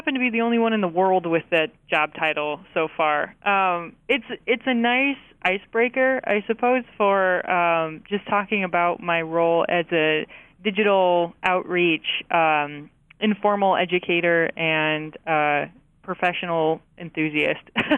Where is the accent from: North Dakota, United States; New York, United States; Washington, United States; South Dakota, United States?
South Dakota, United States; I grew up in South Dakota, so it's not like we had a ton of museums. We did have a couple smaller institutions, but nothing to like the scope of like the Field Museum in Chicago.